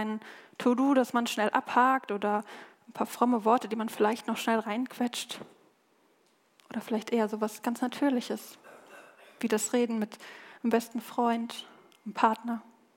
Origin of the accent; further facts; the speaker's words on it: Germany; Ich meine, ich weiß, wir sind Deutsche, wir halten das immer so ein bisschen bedeckt.